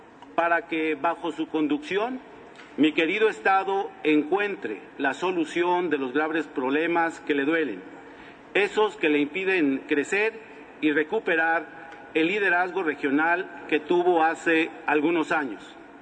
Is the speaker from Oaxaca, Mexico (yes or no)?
no; San Luis Potosí, Mexico; Soy un potosino demócrata y un ciudadano respetuoso de las leyes.